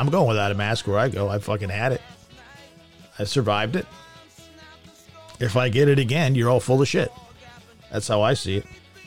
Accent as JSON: {"language": "English", "town": "Asbury Park", "region": "New Jersey", "country": "United States", "said": "I'm from Asbury Park. Do you guys know that?"}